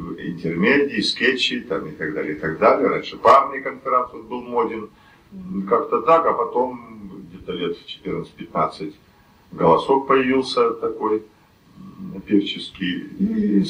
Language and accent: Russian; Omsk, Omsk Oblast, Russia; born there; also born or lived in Moscow / Novosibirsk; now in Altai, Russia; Я амич. Я родился в Омске, затем жил в низовьях Иртыша, на границе с Тюменской областью, потом 6 лет в Москве, и после Москвы служил в Новосибирске, и после Новосибирска в 67-го года я на Алтае.